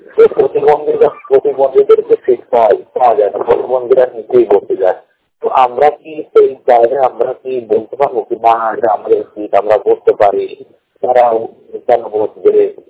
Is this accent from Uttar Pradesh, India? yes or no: yes; Allahabad, Uttar Pradesh, India; আমার বাড়ি হলো এলাহাবাদ।